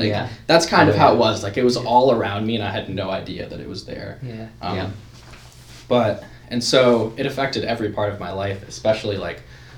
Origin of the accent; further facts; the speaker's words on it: Canton, United States; I'm from right here, this very spot. I'm from Canton my whole life. Went to Canton for high school. You know, I've always lived here.